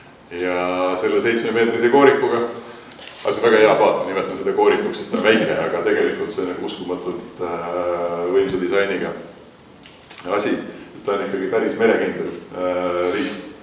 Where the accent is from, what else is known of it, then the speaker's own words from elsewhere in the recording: Reina, Saare County, Estonia; Et ma ise olen Reina külast pärit. Et kui te sõidate mandri poole, siis viimane küla enne Väina tammi ongi Reina. Ja siis seal sünd, elanud kasvanud.